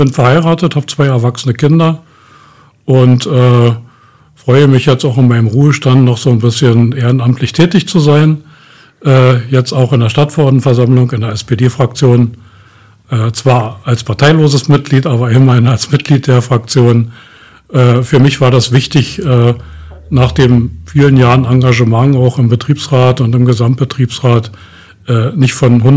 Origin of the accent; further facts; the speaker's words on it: Hennigsdorf, Brandenburg, Germany; bin jetzt 68 Jahre alt, geboren in Hennigsdorf, hier aufgewachsen, immer hier gewesen.